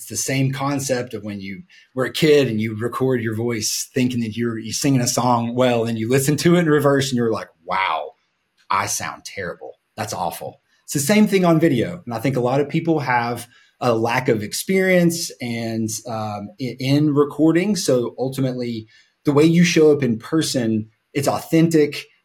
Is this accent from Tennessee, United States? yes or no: yes; Tennessee, United States; I'm from Upper East Tennessee and really spent the bulk majority of my career in virtual sales roles